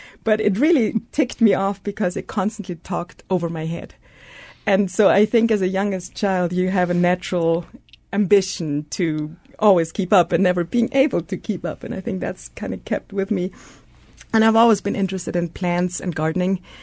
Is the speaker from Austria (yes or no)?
yes; Austria; I grew up in Austria as the youngest of three kids.